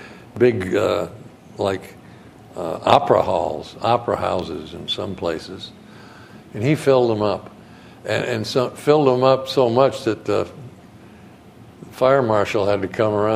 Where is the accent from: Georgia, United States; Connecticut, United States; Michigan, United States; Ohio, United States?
Connecticut, United States; Thomaston; now in Oklahoma, United States; I'm originally from right here in New England. A Connecticut Yankee. And I was born and raised in Thomaston, Connecticut. Went to school, graduated from high school there, went on to the University of Connecticut for a while.